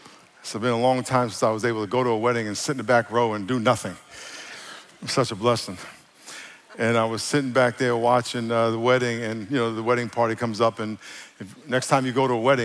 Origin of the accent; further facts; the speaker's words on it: New York, United States; I'm from New York, and when I go in New York, it's not nasty